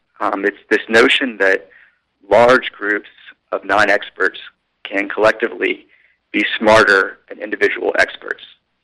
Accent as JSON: {"language": "English", "town": "Atlanta", "region": "Georgia", "country": "United States", "moved": "yes", "lives_now": "San Francisco, United States", "said": "Atlanta, Georgia."}